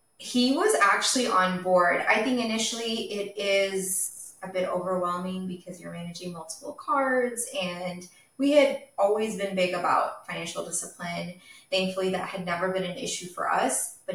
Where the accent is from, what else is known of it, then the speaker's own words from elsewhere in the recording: Dallas, Texas, United States; Yeah, so I was born and raised in Dallas. I have been in Dallas all my life, never lived anywhere else.